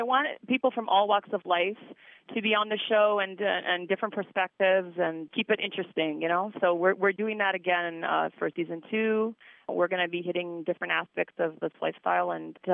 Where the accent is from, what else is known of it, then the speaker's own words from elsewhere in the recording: Greece; English is a second language; from Greece, so yeah.